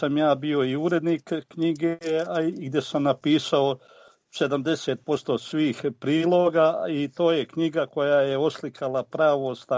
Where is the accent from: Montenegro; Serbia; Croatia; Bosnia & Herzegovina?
Croatia; Vrginmost, Sisak-Moslavina County; Ja sam rodom iz Vrgin mosta, ili preciznije, rođen sam 50 km od centra Zagreba na rijeci Kupi, na desnoj obali rijeke Kupe, u jednom najljepšem, selu Trepči